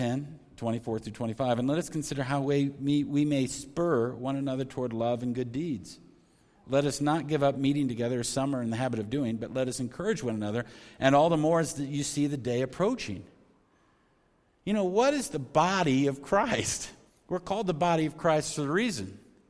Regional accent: Omaha, Nebraska, United States; Now, I grew up in Omaha, so that was my favorite.

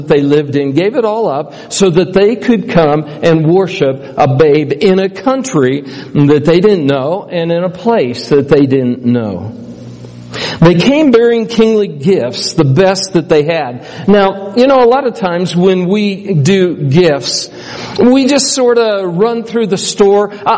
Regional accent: Boise, Idaho, United States; I have to say that since I'm from Boise.

